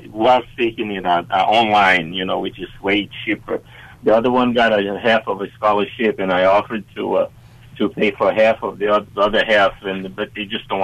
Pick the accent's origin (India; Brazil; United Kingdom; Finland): Brazil; English is a second language; now in United States; Nope, we are not. We are immigrants from Brazil, and we work hard, and we have a decent life.